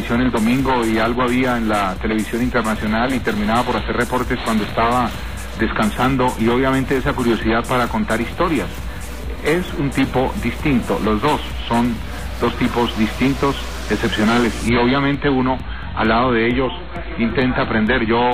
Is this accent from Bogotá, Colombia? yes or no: no; Cucaita, Boyacá, Colombia; yo soy de Cucaita, en Boyacá. Yo nací cuando todavía no había una buena carretera